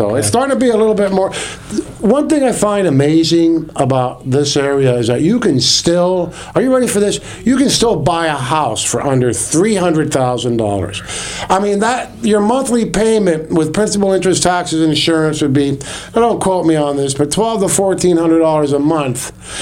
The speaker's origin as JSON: {"language": "English", "region": "Colorado", "country": "United States", "said": "I come from Colorado, man."}